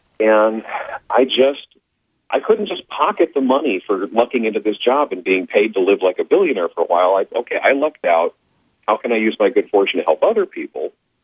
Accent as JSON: {"language": "English", "region": "Ohio", "country": "United States", "tie": "born or raised there", "said": "I grew up working class in Ohio."}